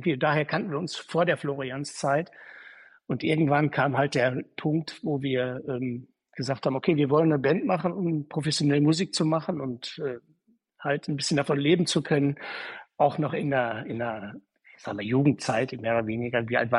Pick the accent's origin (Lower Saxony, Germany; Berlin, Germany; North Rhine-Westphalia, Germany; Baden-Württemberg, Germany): North Rhine-Westphalia, Germany; Dorsten; Ich komme aus Dorsten eigentlich, bin auch in Dorsten zur Schule gegangen